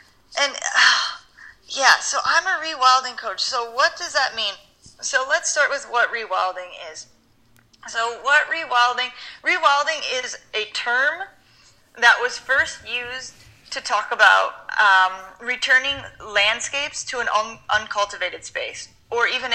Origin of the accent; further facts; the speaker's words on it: Iowa, United States; In Iowa, I actually really love Iowa.